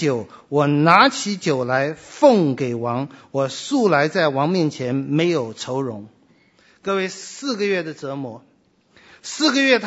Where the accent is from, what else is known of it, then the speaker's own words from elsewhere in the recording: China; 我们中国人说行行出状元